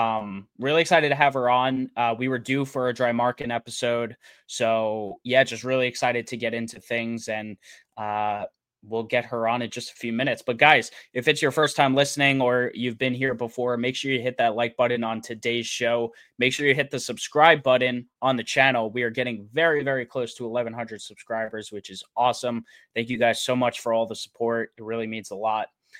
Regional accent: Queens, New York, United States; also born or lived in Florida; now in Long Island, United States; I am on Long Island. So yeah, that's cool. I grew up in Queens originally. If you guys didn't know that, I've probably said it a billion times, but originally from Queens, went to Florida, and now I'm back up here.

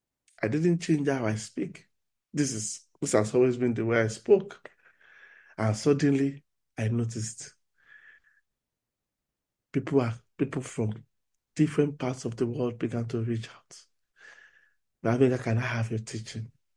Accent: Nigeria; Even though I come from Nigeria

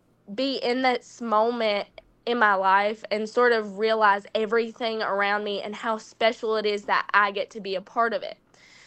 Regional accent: Mumford, Tennessee, United States; I'm from West Tennessee, a little small town called Mumford. I've lived there my entire life, and really growing up in the same house, on the same street, in the same neighborhood

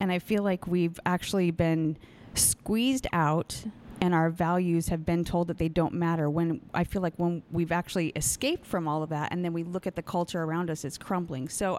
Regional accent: Las Vegas, Nevada, United States; But so I'm born and raised in Las Vegas.

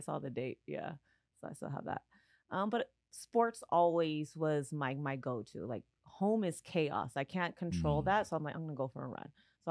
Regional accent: San Diego, California, United States; in San Diego.

